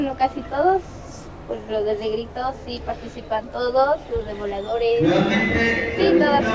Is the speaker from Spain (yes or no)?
no; Vicente Guerrero, Mexico; yo vengo de Vicente Guerrero. … venimos de la Escuela Secundaria Técnica 119.